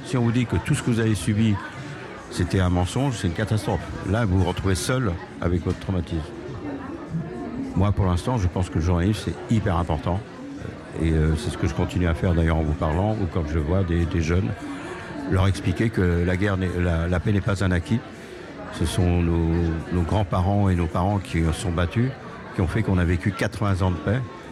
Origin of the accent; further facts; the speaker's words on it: France; Moi, je suis français, je viens de France.